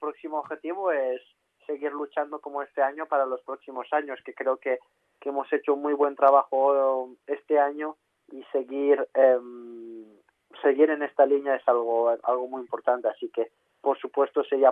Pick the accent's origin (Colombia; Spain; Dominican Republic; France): France; Spanish is a second language; siendo el primer francés en haber ganado MotoGP